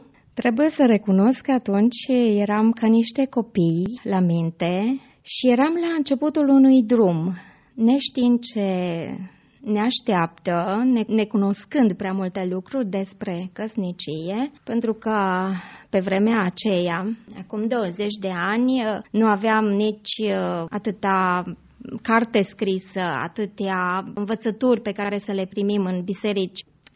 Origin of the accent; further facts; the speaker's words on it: Moldavia, Romania; Eu sunt moldoveancă și soțul meu ardelean